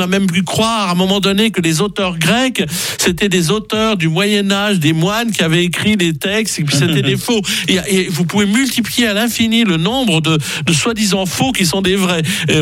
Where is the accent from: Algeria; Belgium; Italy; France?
France; Douai, Hauts-de-France; born there; Je cite ça parce que ça a été écrit à Douai, ma ville natale.